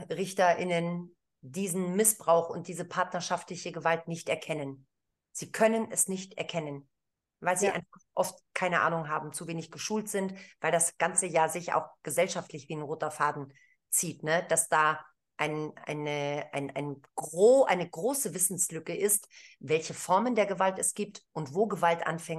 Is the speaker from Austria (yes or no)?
no; Greece; jetzt bin ich Griechin und mir fällt der Begriff nicht